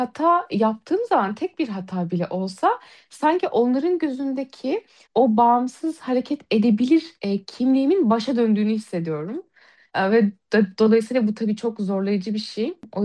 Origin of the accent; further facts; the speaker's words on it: Istanbul, Turkey; ben İstanbul'da yaşıyorum. Ben burada doğup büyüdüm